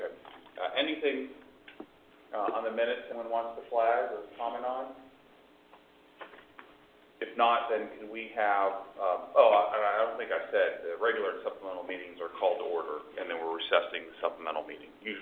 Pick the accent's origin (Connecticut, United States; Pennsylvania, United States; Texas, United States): Pennsylvania, United States; Pittsburgh; Now, I'm from Pittsburgh, so I had Tagliandis and all sorts around.